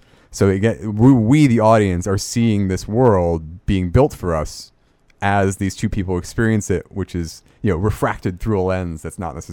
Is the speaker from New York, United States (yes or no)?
yes; New York, United States; I'm from New York.